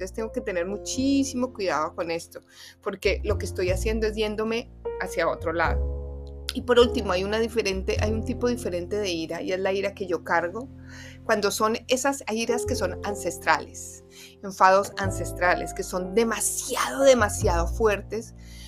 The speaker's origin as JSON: {"language": "Spanish", "country": "Colombia", "said": "digo Colombia porque yo soy de Colombia"}